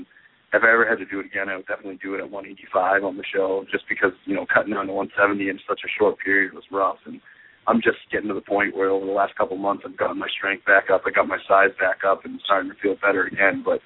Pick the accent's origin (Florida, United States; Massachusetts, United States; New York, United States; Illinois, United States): Massachusetts, United States; Yeah, I was from Mass.